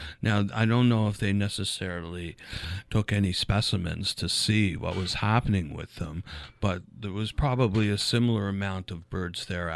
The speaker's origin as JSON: {"language": "English", "town": "Sydney", "region": "Nova Scotia", "country": "Canada", "tie": "born or raised there", "said": "And it was a big part of my life growing up in Sydney, and, you know, in my youth and in my adult life."}